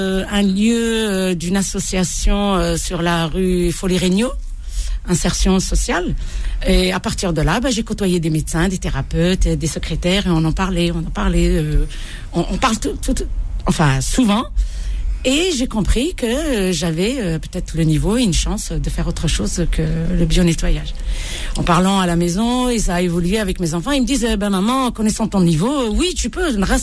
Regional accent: Bordj Bou Arréridj, Algeria; De Borj-Bareric.

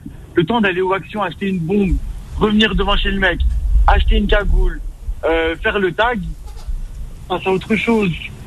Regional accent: Kurdistan, Iran; French is a second language; Je suis d'Iran. Téhéran.

